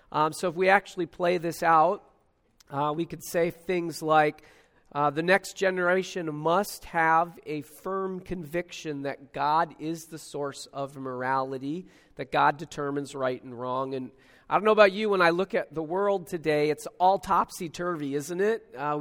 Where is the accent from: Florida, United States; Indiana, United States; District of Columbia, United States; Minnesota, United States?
Minnesota, United States; I'm from Minnesota. That's where I live. We would go all the way up on not quite to Canada, but about an hour from the border.